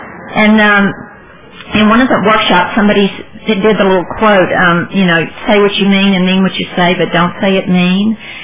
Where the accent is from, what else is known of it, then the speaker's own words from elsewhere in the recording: Jackson, Mississippi, United States; moved away as an adult; And now, I was raised in Jackson, Mississippi all my life, had lifelong friends there, my program was there, my sponsor was there, but it was going to be great, an adventure to move.